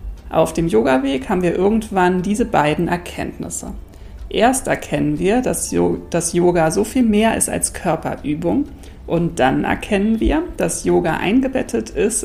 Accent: Berlin, Germany; born there; in Berlin, in meinem Geburtsort, besuche meine Familie und Freunde.

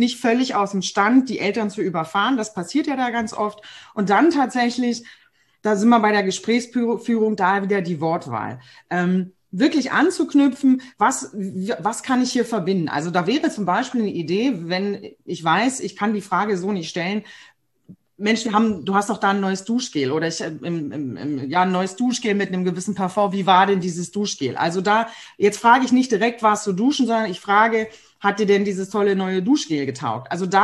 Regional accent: Berlin, Germany; Ich bin, wie gesagt, als Berliner Fresse

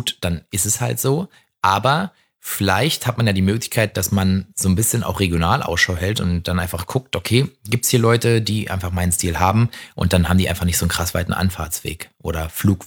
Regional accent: Potsdam, Brandenburg, Germany; Und die beiden kommen aber aus meiner Heimatstadt Potsdam

